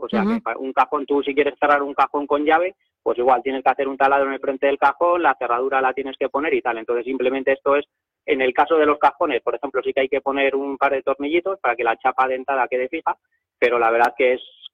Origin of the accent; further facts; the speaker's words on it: Madrid, Community of Madrid, Spain; Bueno, yo soy de Madrid